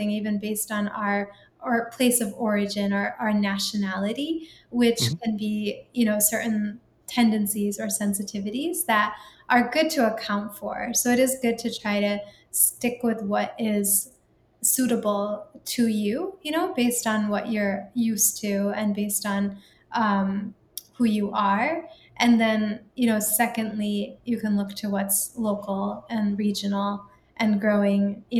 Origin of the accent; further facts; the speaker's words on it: Toledo, Ohio, United States; born there; So like my family originally comes from India. And even though I was born in Toledo, Ohio